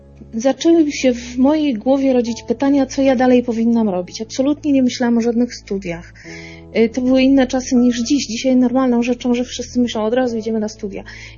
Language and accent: Polish; Silesian Voivodeship, Poland; Ja pochodzę z Górnego Śląska, więc dla mnie Warszawa to była taka wyprawa po prostu w nieznane kompletnie.